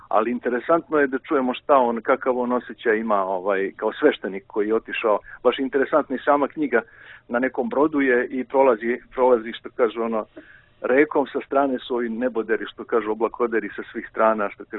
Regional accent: Užice, Šumadija and Western Serbia, Serbia; ja sam isto tu sveštenik, došao sam iz Užica, da kažem, isto sam iz Srbije ovdje

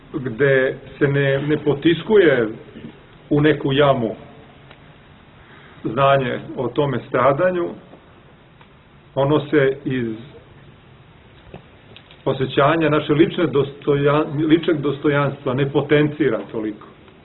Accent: Belgrade, Serbia; evo ja koji sam odrastao u Beogradu

